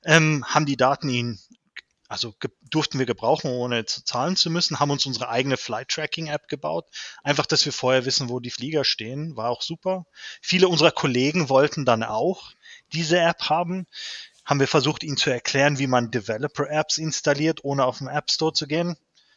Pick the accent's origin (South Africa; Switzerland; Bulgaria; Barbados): South Africa; now in Germany; Ich bin einer der Gründer, einer von vier Gründern und der CEO von Imbers. Ich bin gebürtiger Südafrikaner, Deutsch-Südafrikaner, habe meine Kindheit dort verbracht